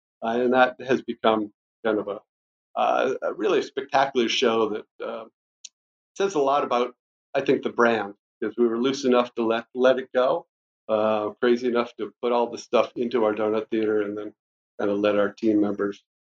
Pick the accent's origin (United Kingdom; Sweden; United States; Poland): United States; Northeast; I'm new to the brand, you know, I grew up in the Northeast